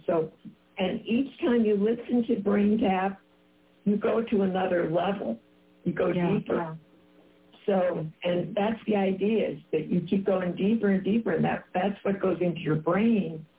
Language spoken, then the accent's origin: English; Chicago, Illinois, United States; I mean, I'm from Chicago. Pepsi was my thing